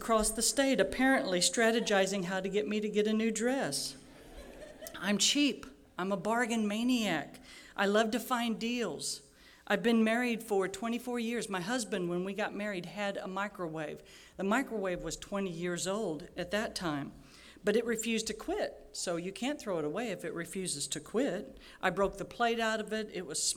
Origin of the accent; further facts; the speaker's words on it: Illinois, United States; Kevin was a visionary leader for my home state of Illinois